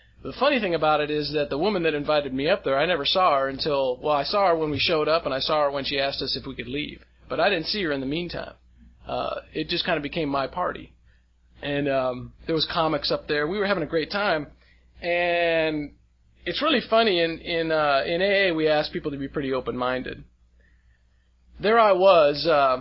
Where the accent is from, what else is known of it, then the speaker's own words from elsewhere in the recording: California, United States; So I bring some of what California has to offer from Mendocino County